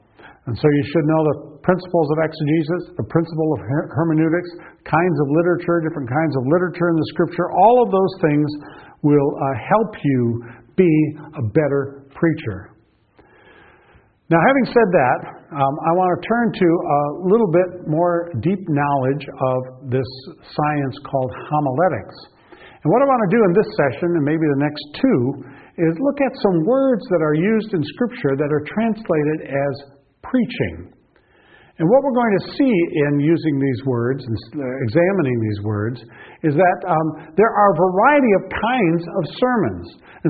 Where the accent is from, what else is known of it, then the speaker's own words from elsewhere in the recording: United States; And, you know, for me, as an American, you just got to love his accent.